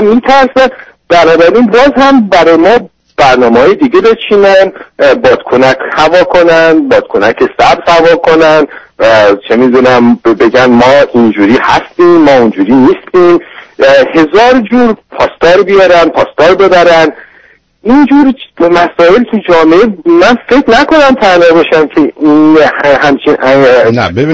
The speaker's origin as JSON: {"language": "Persian", "country": "Iran", "said": "به عنوان یه ایرانی آزادی خواه"}